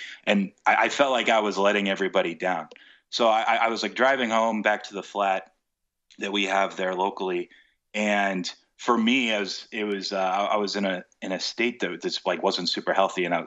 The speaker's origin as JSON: {"language": "English", "country": "United States", "said": "especially because I am American"}